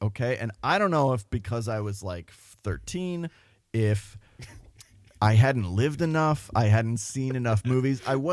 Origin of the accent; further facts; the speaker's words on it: Chicago, Illinois, United States; I will say, though, as a Chicagoan, I mean...